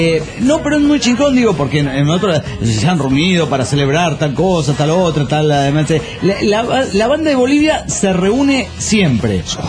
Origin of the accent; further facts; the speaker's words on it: Hermosillo, Sonora, Mexico; now in Barcelona, Spain; de Hermosillo, histórico, que ahora estoy en Barcelona, como saben.